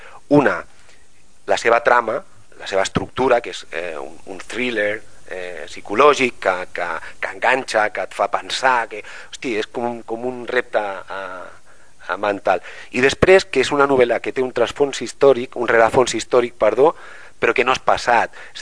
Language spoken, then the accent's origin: Catalan; Barcelona, Catalonia, Spain; jo vinc de Nou Barris. Llavors, en aquella època no teníem uns centres comercials grans on jo vivia